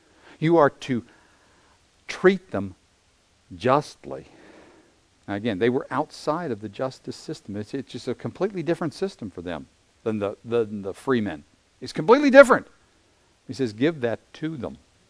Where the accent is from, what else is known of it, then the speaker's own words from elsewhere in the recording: United States; because I am an American in the 21st century now, who has the opportunity to teach the Word of God, I have been given an enormous opportunity.